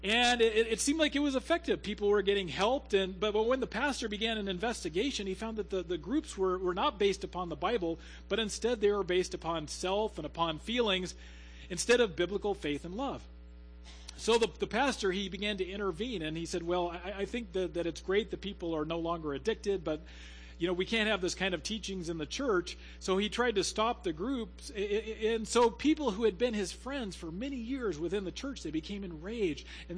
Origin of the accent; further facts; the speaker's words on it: Seattle, Washington, United States; born there; I was born in Seattle, and it's tragic.